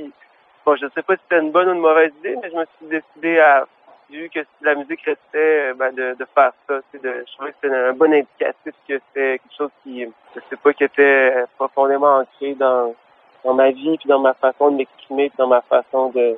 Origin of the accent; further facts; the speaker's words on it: Quebec City, Quebec, Canada; now in Montreal, Canada; Moi, je suis de Québec.